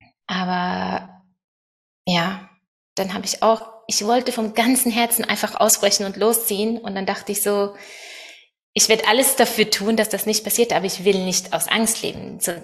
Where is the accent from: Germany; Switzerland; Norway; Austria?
Norway; moved away as an adult; ich bin in einer Sekte in Norwegen aufgewachsen und ja, mit ganz vielen strengen Regeln und viel Kontrolle und Thor und ich sind auch, als wir 20 waren, sind wir auch nach Deutschland als Missionare gegangen.